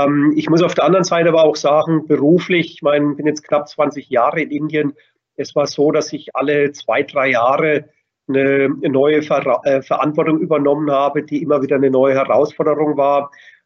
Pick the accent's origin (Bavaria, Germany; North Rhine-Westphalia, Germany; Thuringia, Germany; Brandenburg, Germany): Bavaria, Germany; accent: Franconian; man hört hier unschwer, ich bin Franke, das lässt sich nicht verleugnen.